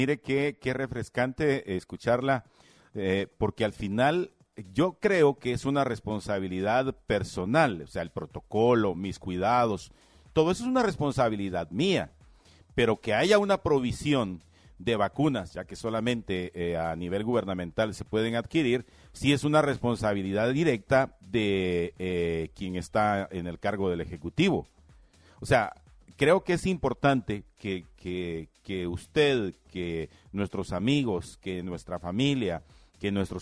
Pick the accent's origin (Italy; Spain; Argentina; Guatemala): Guatemala; como chapines, como guatemaltecos